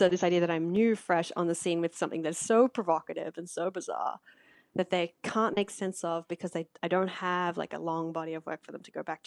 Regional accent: Australia; And I think that was my fascination with it as an Australian.

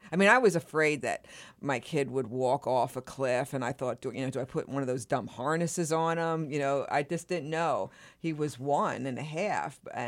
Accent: Pennside, Pennsylvania, United States; I grew up outside of Reading in mm-hmm. Pennside, mm-hmm. in just an old suburb.

